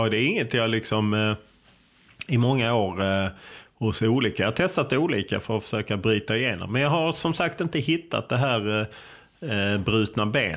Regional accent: Lund, Skåne, Sweden; born there; A är född i Sverige, kanske B att jag föddes i Lund

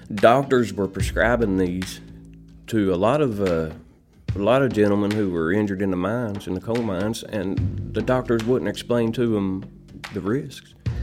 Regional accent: Cedar Grove, West Virginia, United States; I grew up in Cedar Grove. It's about 15 miles east of here.

